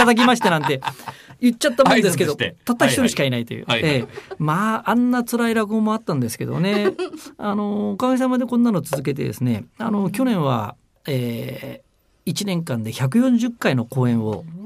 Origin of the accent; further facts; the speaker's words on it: Tokyo, Japan; accent: Tokyo dialect; 大体私は東京弁喋るんで聞こえるらしいんですけどね